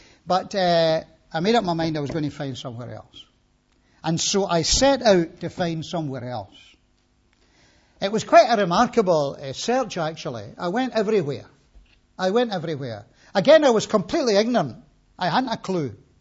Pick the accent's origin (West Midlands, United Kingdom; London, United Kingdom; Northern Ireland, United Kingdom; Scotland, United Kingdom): Scotland, United Kingdom; But I'm Scottish, you know, and maybe you think we are a wee bit strange.